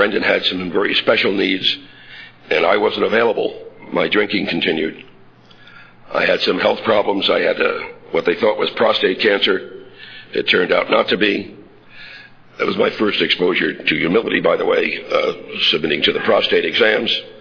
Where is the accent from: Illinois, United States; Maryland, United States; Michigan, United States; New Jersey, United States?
New Jersey, United States; I grew up in New Jersey among very heavy drinking non-alcoholics